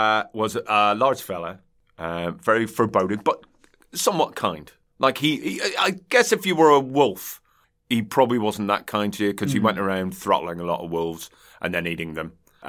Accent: Northern Ireland, United Kingdom; I am from Northern Ireland.

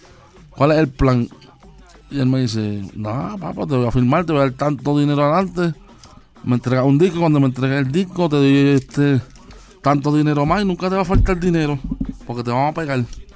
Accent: Ponce, Puerto Rico; Y yo bajé para Ponce, que era casi hora y media de. ¿Sabes? Estábamos en Carolina y yo bajé para mi pueblo.

